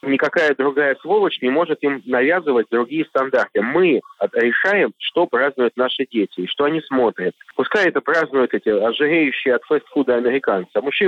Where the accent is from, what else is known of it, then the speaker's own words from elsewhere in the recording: Saint Petersburg, Russia; я из Петербурга, поэтому, ну, пускай идет